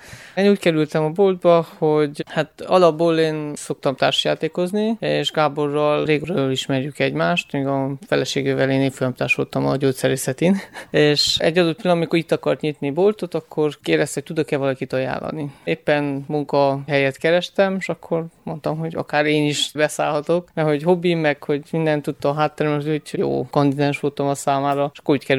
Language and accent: Hungarian; Târgu Mureș, Mureș County, Romania; now in Cluj-Napoca, Romania; én vásárhelyi származású vagyok, és ott dolgoztam a közelben 11 évet, és hogy a feleségem kolozsvári, miatt felköltöztem egy jó pár éve